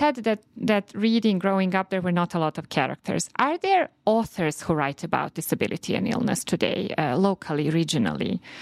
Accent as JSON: {"language": "English", "country": "Serbia", "first_language": "Serbian", "second_language": "English", "said": "For instance, in Serbian, which is my mother tongue, there is a saying"}